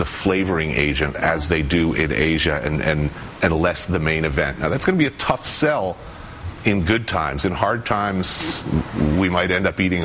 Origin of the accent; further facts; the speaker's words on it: United States; I also believe that as an American it's my right to order a burger medium rare.